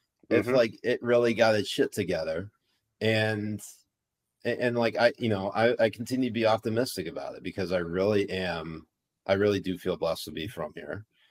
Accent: United States; And yet I can criticize the fuck out of it because I'm an American.

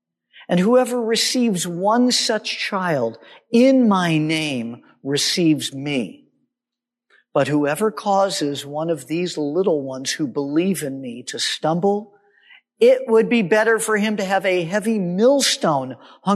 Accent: California, United States; I'm from California. I got saved in a Calvary Chapel church.

